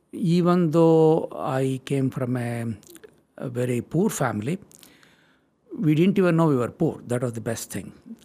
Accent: India; English is a second language; also born or lived in Germany; now in United States; I'm originally from India, but I did all my graduate studies in the United States. And then I was a research scientist at Germany, at the Max Planck Institute. And then I was invited to come here in 75.

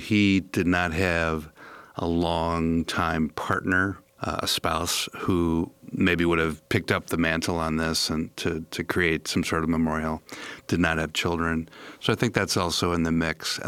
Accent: Cedarburg, Wisconsin, United States; So, you know, I grew up near Milwaukee in Cedarburg, and as a kid was vaguely familiar with Liberace.

